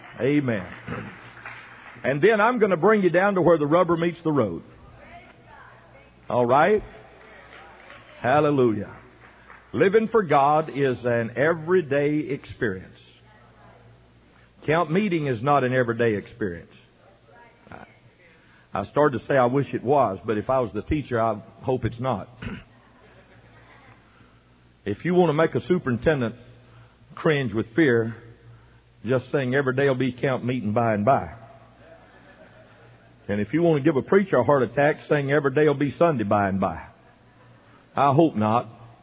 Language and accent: English; Louisiana, United States; I was born and raised in LaSalle Parish. In fact, I pastored two blocks from where I graduated from high school.